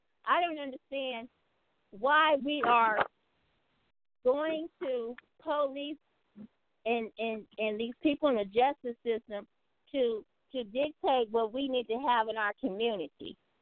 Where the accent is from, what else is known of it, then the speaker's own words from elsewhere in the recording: Fresno, California, United States; growing up in Fresno, you know, Fresno, being on the West Side, going to Edison, and being a college graduate with a degree